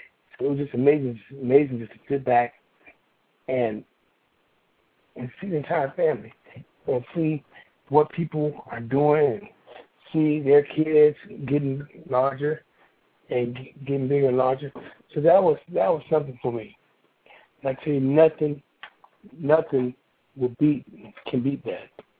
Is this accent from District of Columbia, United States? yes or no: yes; Washington, District of Columbia, United States; I'm from my hometown, Washington, D.C.